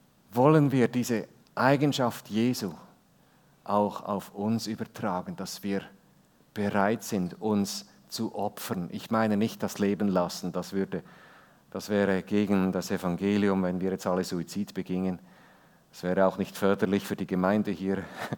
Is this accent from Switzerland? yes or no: yes; Switzerland; ich bin ja auch Schweizer, ich weiß, wie das geht.